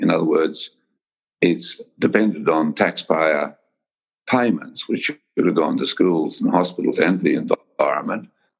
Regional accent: Tasmania, Australia; in my home state of Tasmania

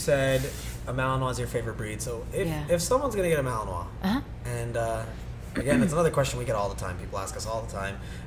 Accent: Scarborough, Ontario, Canada; I haven't seen them because I'm from Scarborough.

